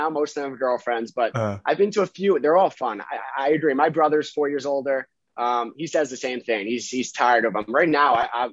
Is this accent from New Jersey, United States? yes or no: no; Roslyn, New York, United States; Uh-huh. I'm from Roslyn, Long Island. I went to school at the University of Florida, you know, came back to New York